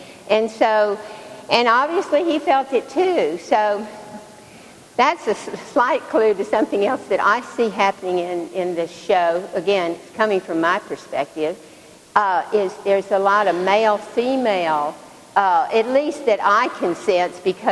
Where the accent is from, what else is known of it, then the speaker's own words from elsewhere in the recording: Tennessee, United States; now in Texas, United States; growing up in Tennessee and now living in Texas